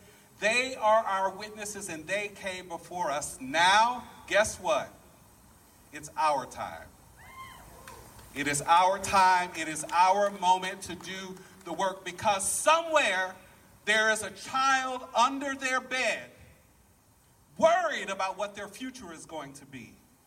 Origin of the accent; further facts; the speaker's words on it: Texas, United States; We are from Texas. We live here in Texas.